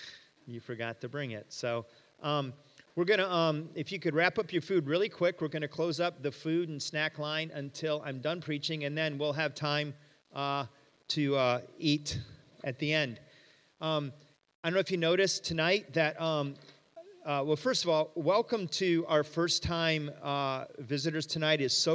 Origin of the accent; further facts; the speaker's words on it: Michigan, United States; but I'm from Michigan.